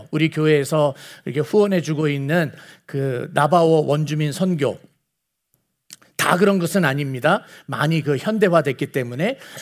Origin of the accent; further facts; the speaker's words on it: South Korea; now in United States; 우리는 한국 사람들이고 물론 미국에서 태어난 우리 2세들도 이 자리에 계십니다만은